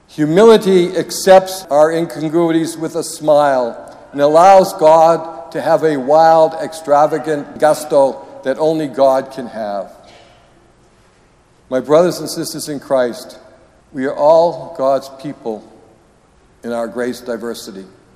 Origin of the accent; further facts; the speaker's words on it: Massachusetts, United States; I might have told you this story before because I'm from Massachusetts